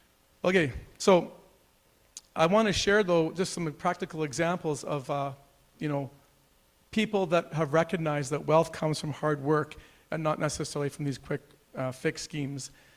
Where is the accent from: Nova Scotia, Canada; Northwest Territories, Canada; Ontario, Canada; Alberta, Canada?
Northwest Territories, Canada; I was from the Northwest Territories